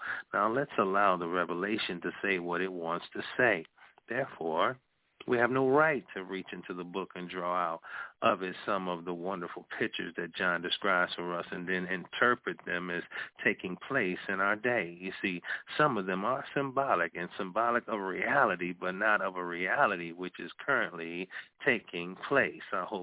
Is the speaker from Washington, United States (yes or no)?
no; Detroit, Michigan, United States; I got people from California, I see Florida, I see Las Vegas, my hometown of Detroit.